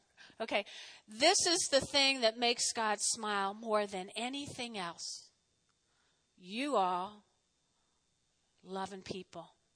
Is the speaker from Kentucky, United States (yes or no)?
no; New Jersey, United States; I'm from Jersey. I have a lot of Irish in me.